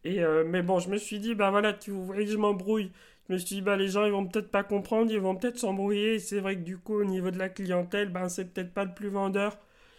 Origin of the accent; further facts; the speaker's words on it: France; j'ai 57 ans, j'habite à Comines. Donc à la frontière belge, mais moi je suis à Comines Sud, donc c'est en France. Je suis français